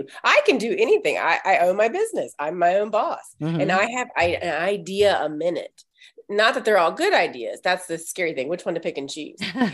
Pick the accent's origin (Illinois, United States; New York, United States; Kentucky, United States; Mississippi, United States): Mississippi, United States; I'm from Mississippi. And until the pandemic, that's where all my events were.